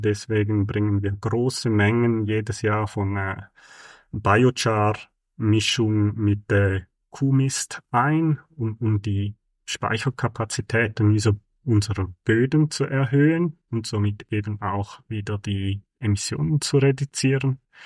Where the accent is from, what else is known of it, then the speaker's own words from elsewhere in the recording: Switzerland; Was man sich als Schweizer eigentlich gewöhnt sein sollte, aber ich bin jetzt doch schon eine Zeit lang in Asien und Afrika